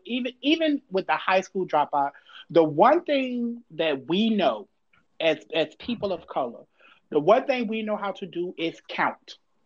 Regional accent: Florida, United States; I was born in Halifax Hospital. I came home to South Street Projects. I graduated from Mainland from South Street Projects. That was 18 years that my mom lived in the project.

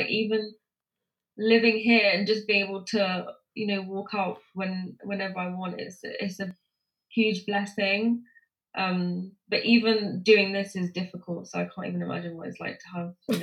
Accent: West London, London, United Kingdom; West London.

